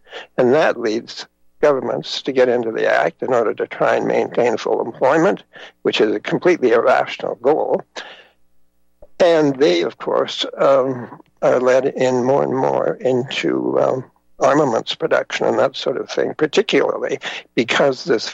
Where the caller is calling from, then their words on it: Canada; and I'm speaking from Canada here